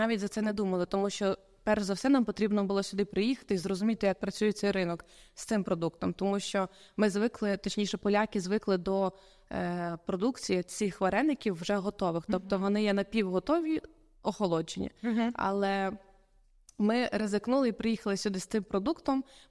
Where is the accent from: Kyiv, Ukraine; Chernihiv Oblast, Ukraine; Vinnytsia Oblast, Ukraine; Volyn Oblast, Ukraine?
Volyn Oblast, Ukraine; Lutsk; у нашому місті Луцьк, тому що ми самі з Луцька.